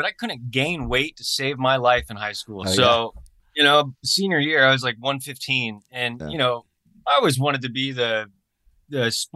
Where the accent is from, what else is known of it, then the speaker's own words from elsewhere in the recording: Illinois, United States; born there; So I was adopted from Springfield or Taylorville, Illinois. One of the two.